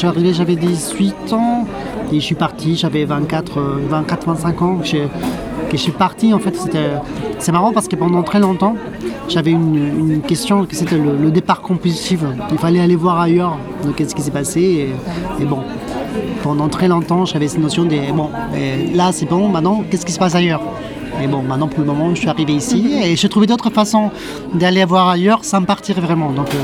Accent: Mar del Plata, Buenos Aires Province, Argentina; moved away; Ben alors moi je suis né et j'ai grandi à Mar del Plata, en Argentine. Mar del Plata c'est une ville qui est à 400 km au sud de Buenos Aires, dans la côte atlantique.

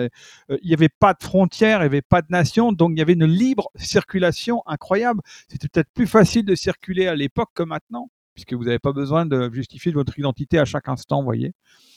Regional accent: Brittany, France; les Bretons, on est des migrants.

